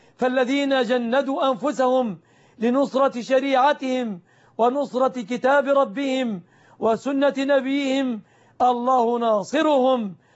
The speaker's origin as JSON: {"language": "Arabic", "country": "Egypt", "said": "بلادنا مصر"}